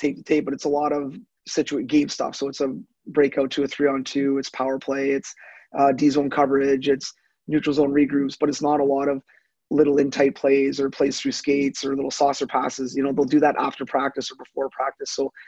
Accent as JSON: {"language": "English", "town": "Sudbury", "region": "Ontario", "country": "Canada", "said": "I'm from Sudbury, Ontario, so kind of a northern town, probably 3-4 hours from Toronto, so just straight north of Toronto."}